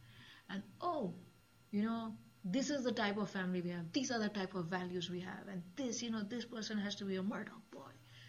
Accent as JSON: {"language": "English", "town": "Mumbai", "region": "Maharashtra", "country": "India", "tie": "born or raised there", "said": "my original, you know, identity that I grew up in Bombay, in a small flat."}